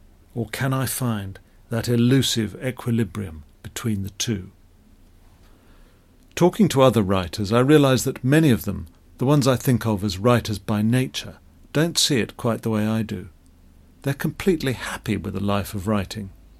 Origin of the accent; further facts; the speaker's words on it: South East England, United Kingdom; I was brought up in Kent, in a house with a big garden where we kept chickens, a dog, a tortoise, a pond full of goldfish, and several cats.